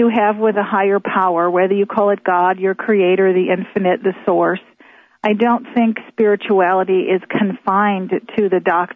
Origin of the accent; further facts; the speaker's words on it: Detroit, Michigan, United States; now in Phoenix, United States; Well, I was raised in Detroit